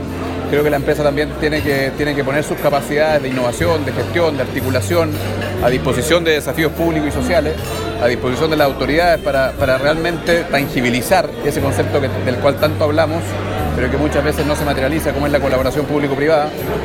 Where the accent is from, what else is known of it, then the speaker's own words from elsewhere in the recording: Temuco, Araucanía, Chile; Vengo de Temuco, por eso lo digo.